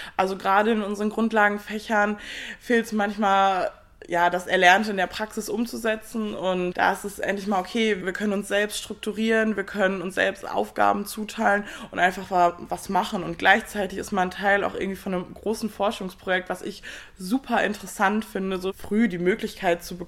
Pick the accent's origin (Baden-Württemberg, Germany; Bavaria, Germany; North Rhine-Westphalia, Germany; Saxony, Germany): North Rhine-Westphalia, Germany; Ich komme aus dem Ruhrpott. Das ist quasi meine Nachbarstadt